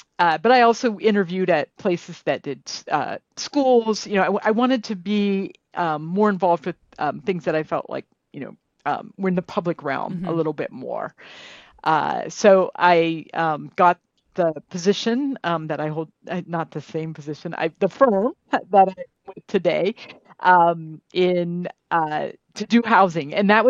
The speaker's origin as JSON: {"language": "English", "region": "Ohio", "country": "United States", "tie": "born or raised there", "lives_now": "Chicago, United States", "said": "So I grew up in Northeastern Ohio, but I've lived in Chicago in the city proper for more than half my life."}